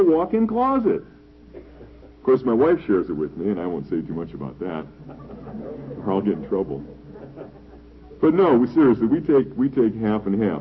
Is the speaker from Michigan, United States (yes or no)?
yes; Detroit, Michigan, United States; You know, in Indiana, as well as where I grew up in Detroit, there was plenty of rain, plenty of condensation.